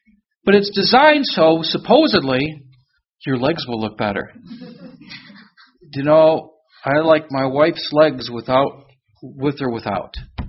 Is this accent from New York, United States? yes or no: no; Detroit, Michigan, United States; born there; where I was born in Detroit